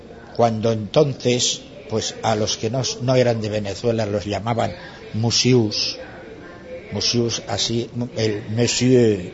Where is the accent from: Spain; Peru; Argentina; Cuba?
Spain; Bergara, Basque Country; first language Basque; Spanish is a second language; Vergara, para mí, el Vergara de ahora, tal vez sea diferente al Vergara de cuando yo era niño.